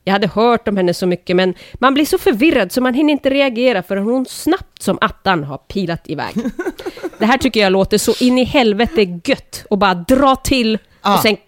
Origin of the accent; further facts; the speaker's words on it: Umeå, Västerbotten County, Sweden; Jag kommer från Umeå, vet ni.